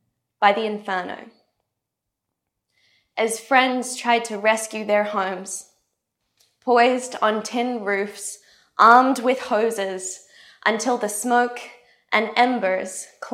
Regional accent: Queensland, Australia; I grew up in Australia's tropical North Queensland

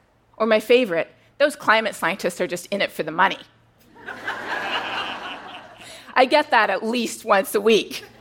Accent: Canada; now in United States; "No," I said, "I'm Canadian." That was my baptism by fire into what has now become a sad fact of life here in the United States

